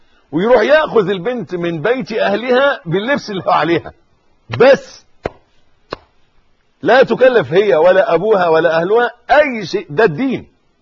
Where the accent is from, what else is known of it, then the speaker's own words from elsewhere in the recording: Egypt; يبدو الوضع عندنا في مصر، وانا بتكلم على اللي اعرفه